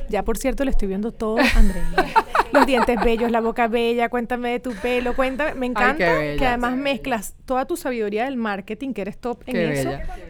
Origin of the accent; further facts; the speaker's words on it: Venezuela; moved away as an adult; now in United States; Soy venezolana de pura cepa. En Estados Unidos tengo, parece mentira, nada más 11 años.